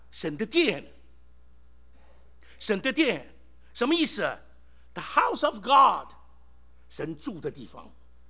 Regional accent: Shanghai, China; 我是上海人，讲国语老了，奇怪，一老这个也有家乡的话

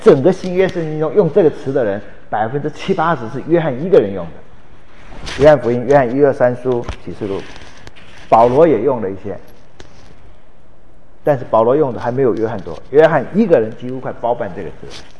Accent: Taiwan; 这我们从小的时候在台湾看日本电影看来的错觉

